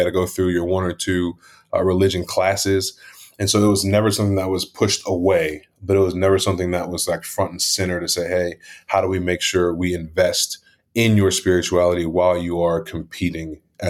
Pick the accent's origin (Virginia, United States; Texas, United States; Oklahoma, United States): Texas, United States; Houston; So I grew up in Houston, Texas, and my wife and I both went to high school together.